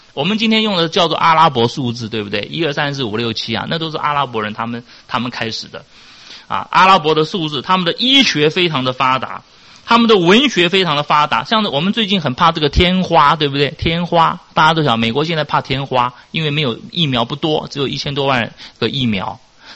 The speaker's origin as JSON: {"language": "Chinese", "country": "China"}